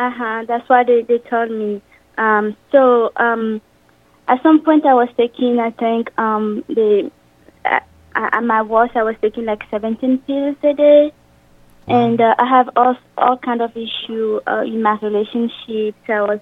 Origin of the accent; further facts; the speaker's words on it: Togo; moved away as an adult; also born or lived in France; now in United States; first I was born in Africa, in a small country of Africa called Togo. And then, when I have my high school degree, I moved to France to study. And then, later I moved here to the United States.